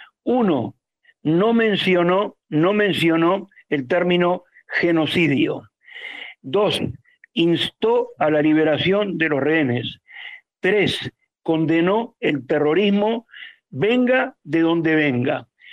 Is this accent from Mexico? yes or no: no; Uruguay; como judío uruguayo